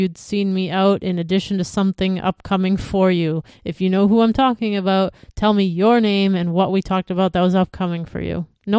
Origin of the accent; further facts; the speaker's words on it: East Hartford, Connecticut, United States; I'm from East Hartford, Connecticut. Not Hartford. Don't get it confused.